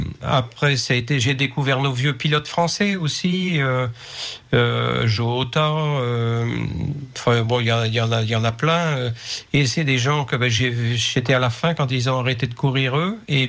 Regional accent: Pays de la Loire, France; viens d'un milieu agricole, je viens de Cham, je suis né en Mayenne. Donc j'étais fils unique, je suis allé à l'école à Évron, et puis à Torcy-Vivier, en école d'agriculture.

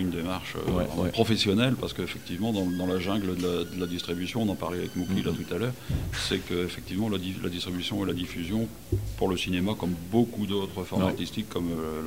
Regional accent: Roubaix, Hauts-de-France, France; born there; Mais je suis né à Roubaix.

